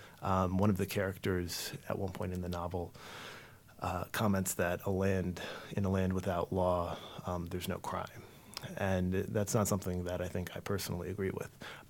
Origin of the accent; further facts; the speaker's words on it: United States; me speaking personally as an American, I feel, you know, enormously blessed to live in a place where the only time we really experience that kind of violence is on the television screen